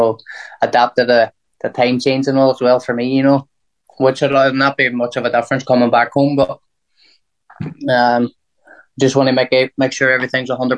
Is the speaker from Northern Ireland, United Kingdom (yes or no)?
yes; Derry, Northern Ireland, United Kingdom; Well, I come from Derry